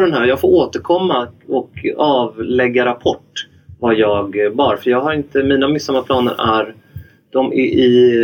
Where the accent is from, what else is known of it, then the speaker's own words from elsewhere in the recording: Sweden; Vi är svenskar.